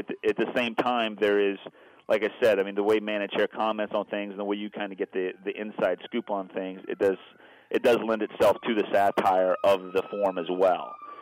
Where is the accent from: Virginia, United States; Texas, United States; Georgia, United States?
Virginia, United States; now in Chicago, United States; and I was actually from the Southeast. I'm from Virginia originally